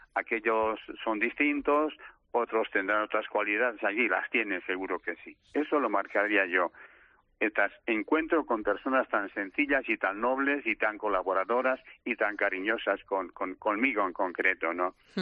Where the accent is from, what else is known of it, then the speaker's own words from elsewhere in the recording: Amayuelas de Arriba, Castile and León, Spain; Soy de Amayuelas de Arriba.